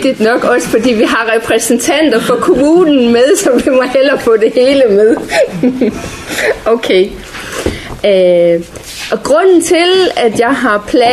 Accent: Frederikshavn, North Denmark Region, Denmark; moved away as an adult; selvom jeg er født dansker og boede her i Frederikshavn indtil jeg var 20 år. Men jeg kom tilbage til Danmark efter 20 år i udlandet

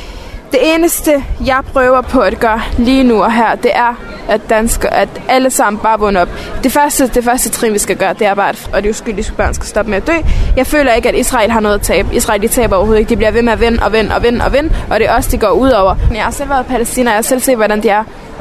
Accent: Aalborg, North Denmark Region, Denmark; Jeg er selv aalborgenser. Jeg er født og opvokset her. Og det her, det er så meget min by, som Palæstina er min by, faktisk.

